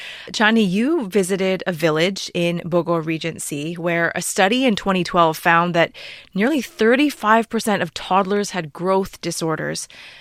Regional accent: Canada; We all grew up in different countries. For me, growing up in Canada, there was a hot lunch program at the school

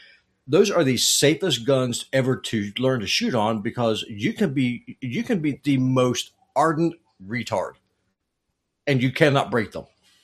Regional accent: the South, United States; I'm a Southerner, and I taught Thomas, my son.

